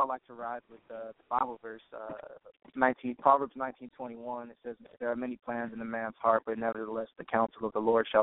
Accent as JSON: {"language": "English", "town": "San Diego", "region": "California", "country": "United States", "lives_now": "Los Angeles, United States", "said": "And then the big challenge was making the move out to Los Angeles because I'm originally from San Diego."}